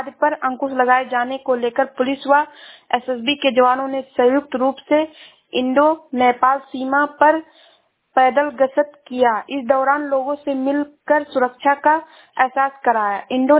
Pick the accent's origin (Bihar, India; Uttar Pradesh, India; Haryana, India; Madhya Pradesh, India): Uttar Pradesh, India; Shravasti; मैं जिला श्रावस्ती से हूँ।